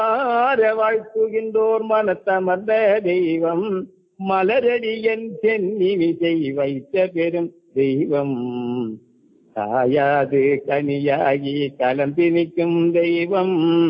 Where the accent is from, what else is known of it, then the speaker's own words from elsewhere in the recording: Tamil Nadu, India; moved away as an adult; now in Chennai, India; என்னுடைய சொந்த ஊர் வந்துட்டு கன்னியாகுமரி மாவட்டம், கேரளா ஊர் பக்கத்து தேசம். ஆகையினால் நான் படித்ததெல்லாம் மலையாளம்தான். நான் 68 SSLC படித்ததெல்லாம் மலையாளம்தான். 72 நான் சென்னைக்கு வந்தேன்.